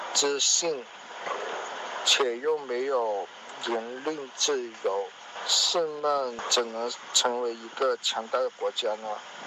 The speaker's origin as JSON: {"language": "Chinese", "country": "Hong Kong", "tie": "born or raised there", "said": "我92年在香港出生的，我是一名中国香港人。我对我自己身份并不感到困惑，因为我知道我是中国香港人"}